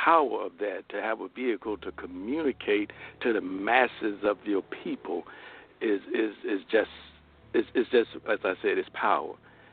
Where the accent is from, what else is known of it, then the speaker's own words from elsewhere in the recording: Richmond, Virginia, United States; I grew up in Gilpin Court in Richmond.